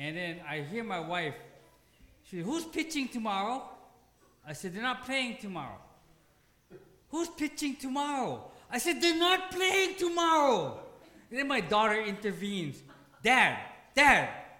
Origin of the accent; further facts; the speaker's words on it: Hawaii, United States; And I said, "Hi … Whew, I'm from Hawaii, and I'm a volunteer."